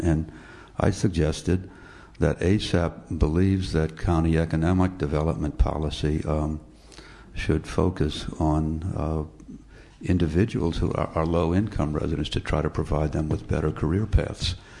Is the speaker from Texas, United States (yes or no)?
no; New Orleans, Louisiana, United States; I mean, I grew up in New Orleans where the public schools actually were quite awful back in the 1940s and 50s, and that limited the city's economic development.